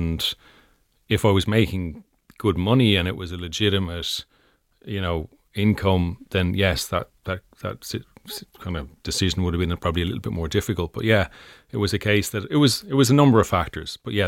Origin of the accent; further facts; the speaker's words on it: Ireland; So I was the Irish guy at these tournaments